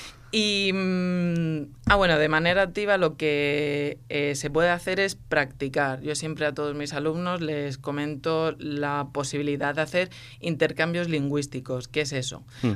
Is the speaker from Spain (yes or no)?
yes; Torrevieja, Valencian Community, Spain; Yo vengo de la costa, vengo de Torrevieja